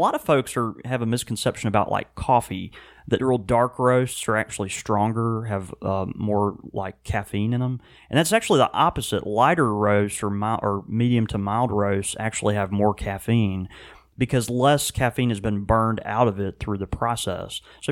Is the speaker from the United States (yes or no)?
no; England, United Kingdom; You know, like, I am English, but I don't know how to deal with it.